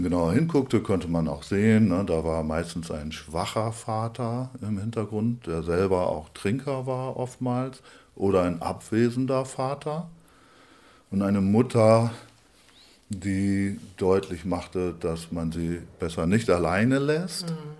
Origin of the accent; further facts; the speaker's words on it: Lower Saxony, Germany; moved away as an adult; now in Freiburg, Germany; Also ich bin gebürtiger Ostfriese, das werde ich sprachlich auch nicht ganz verbergen können. Freue mich aber auch darüber.